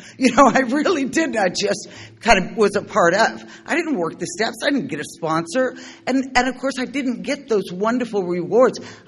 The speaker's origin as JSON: {"language": "English", "town": "San Diego", "region": "California", "country": "United States", "said": "I'm from San Diego, from Southern California."}